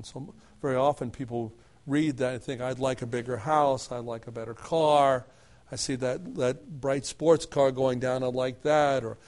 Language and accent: English; Cincinnati, Ohio, United States; I grew up in Cincinnati.